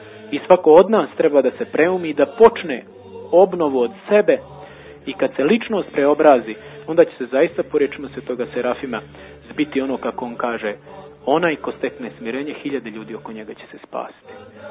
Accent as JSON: {"language": "Serbian", "town": "Mrkonjić Grad", "region": "Republika Srpska", "country": "Bosnia & Herzegovina", "said": "vraćam se ovamo kod nas u Republiku Srpsku i dođem gore kod moji su iznad Banja Luke, 60 km Mrkonjić grad"}